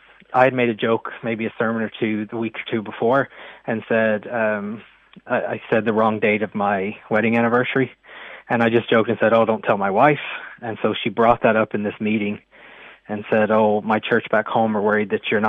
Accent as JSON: {"language": "English", "country": "United States", "said": "So I'm originally from the States"}